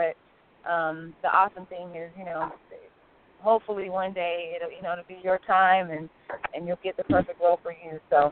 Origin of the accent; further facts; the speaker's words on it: Sacramento, California, United States; You know, I'm from Sacramento, and I'm definitely brown-skinned, and I wear my hair natural